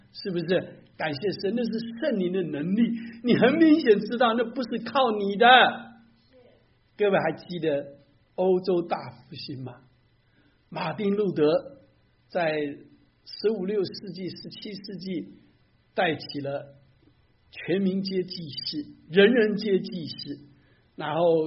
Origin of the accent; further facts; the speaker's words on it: Kaohsiung, Taiwan; 我记得我小时候在家乡高雄西子湾海边游泳的时候